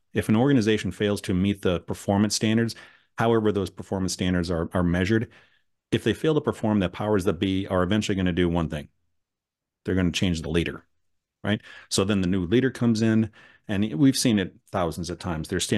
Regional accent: Wisconsin, United States; I grew up in Southwest Wisconsin in the 80s and 90s

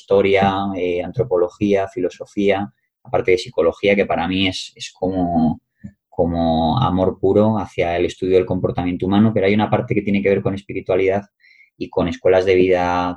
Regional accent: Madrid, Community of Madrid, Spain; born there; Nací en Madrid

